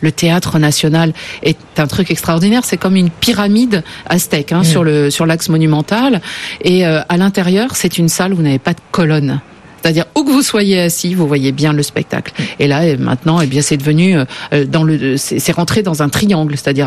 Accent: Minas Gerais, Brazil; French is a second language; C'est-à-dire qu'on est mineiro.

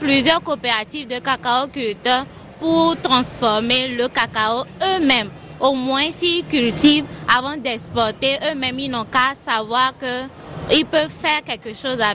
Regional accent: Togo; le volet de transformation qui n'est pas développé chez nous au Togo

